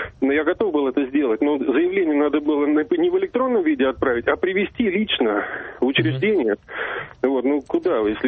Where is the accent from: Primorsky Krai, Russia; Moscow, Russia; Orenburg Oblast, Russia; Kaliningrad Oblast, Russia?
Moscow, Russia; я из Москвы, да. … из Москвы.